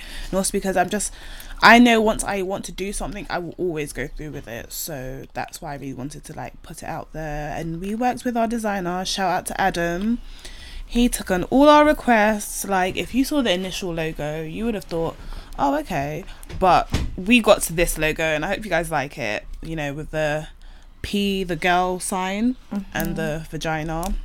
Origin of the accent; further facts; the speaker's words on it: London, United Kingdom; I am 21 years old. I am a university student and I'm from East London.